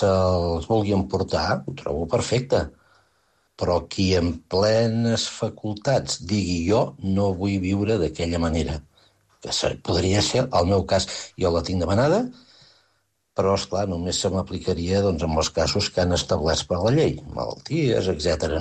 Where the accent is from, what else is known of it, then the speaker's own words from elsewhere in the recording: Manlleu, Catalonia, Spain; d'aquí Manlleu, del meu poble, per un bon amic que em passa uns quants anys, jo en tinc 71